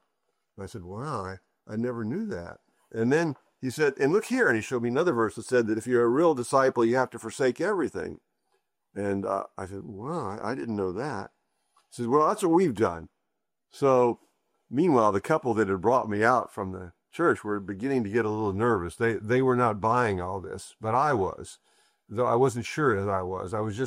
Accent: Houston, Texas, United States; I returned to my hometown of Houston and got a job as a carpenter's apprentice.

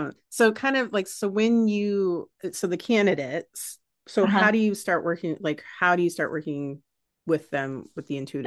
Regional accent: Philippines; now in United States; because I'm Filipino

